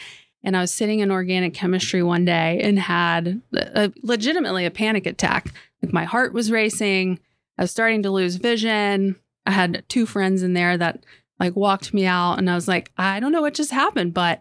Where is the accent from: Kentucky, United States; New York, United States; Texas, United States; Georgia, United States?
Georgia, United States; Evans; Suburb of Augusta. So my parents moved us out to Georgia in the early 90s